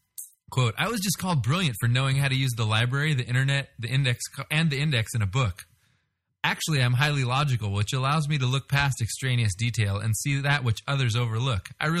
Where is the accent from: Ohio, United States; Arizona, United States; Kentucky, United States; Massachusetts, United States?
Kentucky, United States; Being that I'm from Appalachian, Kentucky, this, or Appalachian, I guess.